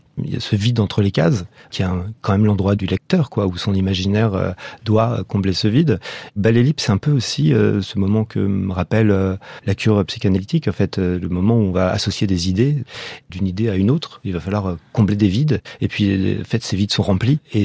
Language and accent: French; Paris, Île-de-France, France; je suis un Parisien qui redécouvre les arbres